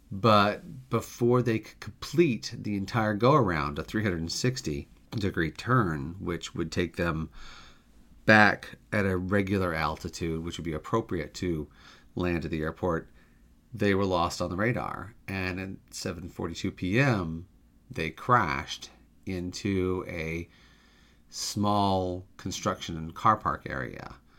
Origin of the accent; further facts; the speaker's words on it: Anchorage, Alaska, United States; these two pilots that were flying UPS Flight 6 were based in Anchorage, Alaska, which is actually my hometown.